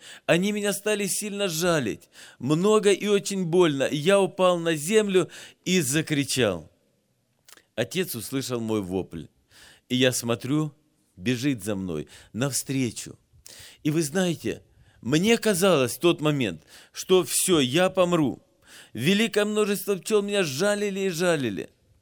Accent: Apsheronsk, Krasnodar Krai, Russia; Я родился и вырос вот здесь, в Апшеронске. У нас горы, лес, ущелья, водопады.

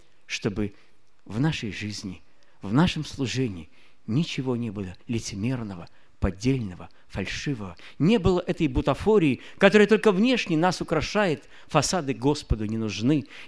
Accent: Belarus; first language Belarusian; Мы споем на нашей родной белорусской мове.

